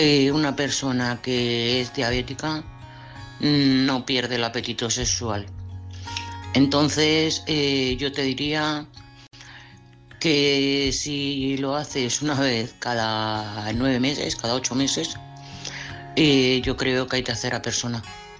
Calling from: Madrid, Community of Madrid, Spain; de Madrid.

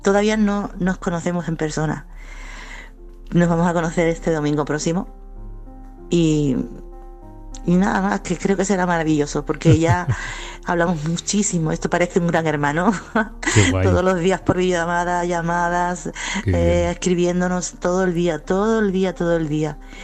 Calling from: Chiclana, Andalusia, Spain; de Chiclana.

